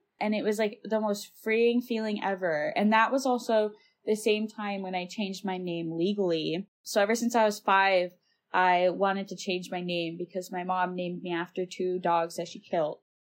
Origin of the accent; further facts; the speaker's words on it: Michigan, United States; I'm from the Upper Peninsula, and I moved for the first time across the bridge.